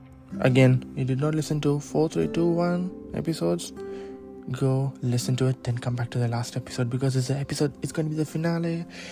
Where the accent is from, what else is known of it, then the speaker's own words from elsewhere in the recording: India; English is a second language; now in Scandinavia; born and brought up in India and moving to a different place to adapt to, and this is like not like Europe, this is Scandinavian countries